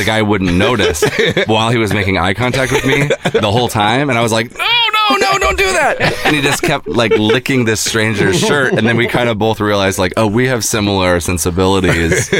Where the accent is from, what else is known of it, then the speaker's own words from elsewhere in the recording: Oregon, United States; I'm from Oregon, so it's like a citrus tree.